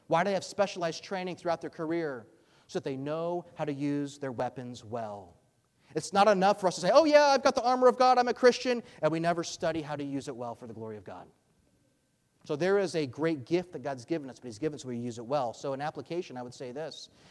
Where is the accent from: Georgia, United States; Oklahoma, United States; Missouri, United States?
Georgia, United States; I grew up in Georgia.